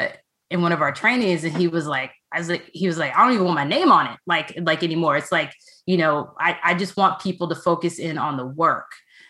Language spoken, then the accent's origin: English; Texas, United States; now in California, United States; I'm from Texas and I live in California.